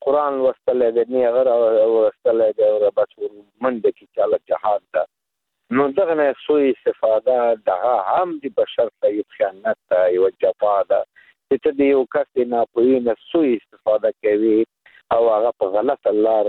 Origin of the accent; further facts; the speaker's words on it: Afghanistan; مونږ افغانان یو